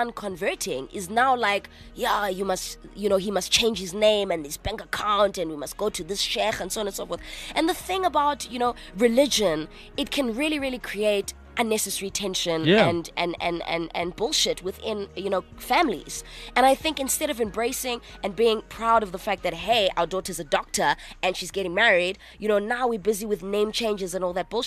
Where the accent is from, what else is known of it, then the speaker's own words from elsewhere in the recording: Manchester, North West England, United Kingdom; I grew up in Manchester for a very long time.